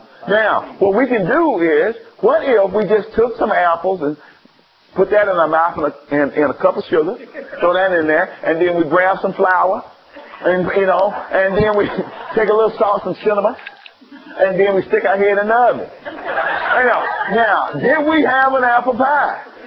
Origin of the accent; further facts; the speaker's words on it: the South, United States; I grew up in the South, S-O-U-F-F. Still don't like pie.